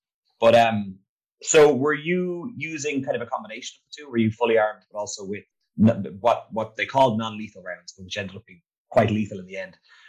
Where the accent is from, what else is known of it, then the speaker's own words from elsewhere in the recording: Ireland; I'm from the Republic of Ireland, so I call it Derry.